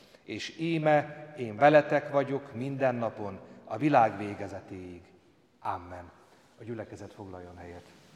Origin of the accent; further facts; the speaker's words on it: Hungary; mi itt élünk, Magyarországon születtünk, magyarok vagyunk, kész.